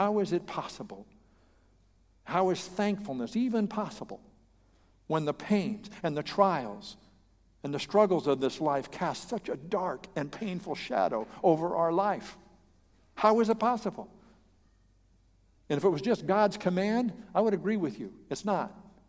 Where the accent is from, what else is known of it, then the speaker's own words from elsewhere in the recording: Fresno, California, United States; See, there's quite a few hymns that I grew up singing in the Swedish Covenant Church in Fresno, California. Yeah, you didn't know I was Swedish.